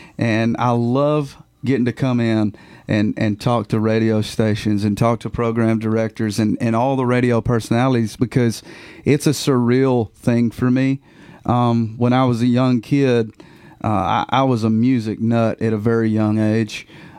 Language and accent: English; Duck Springs, Alabama, United States; I am from this huge place down in Alabama, Duck Springs, Alabama.